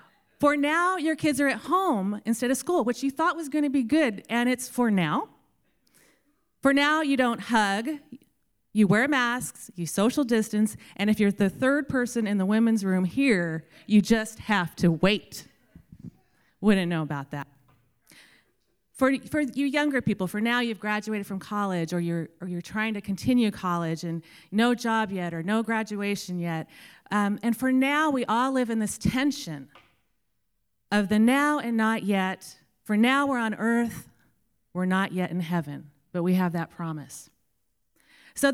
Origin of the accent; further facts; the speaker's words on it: Texas, United States; But I was from the United States of Texas, so I didn't need to know.